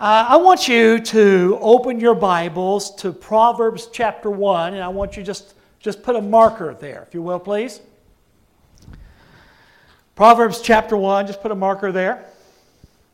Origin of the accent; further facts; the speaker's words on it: Oklahoma, United States; when I found out this guy was from Oklahoma, my home state